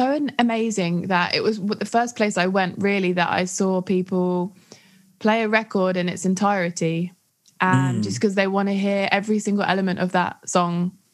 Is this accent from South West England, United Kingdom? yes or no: no; London, United Kingdom; Growing up in Northwest London, it was more, I'd go out in Camden quite a lot. So it was more live shows. And then when I moved to East London, maybe about 10 years ago